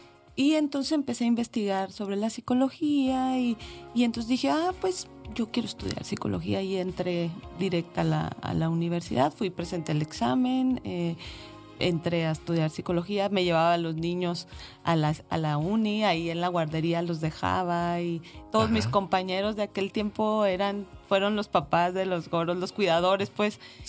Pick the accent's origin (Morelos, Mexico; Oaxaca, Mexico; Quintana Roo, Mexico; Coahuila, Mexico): Coahuila, Mexico; Torreón; moved away as an adult; Yo nací en Torreón, llegué aquí cuando tenía 20 años. De hecho, aquí cumplí 20 años.